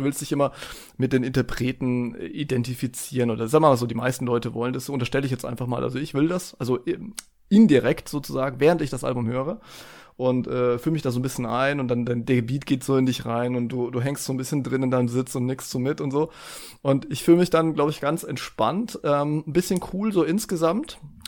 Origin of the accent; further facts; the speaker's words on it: Bavaria, Germany; also ich komme ja hier aus Bayern